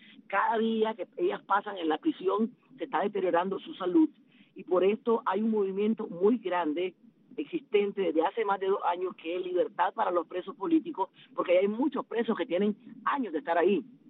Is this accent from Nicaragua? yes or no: yes; Nicaragua; Nosotros como nicaragüenses pedimos que, por favor, a la comunidad internacional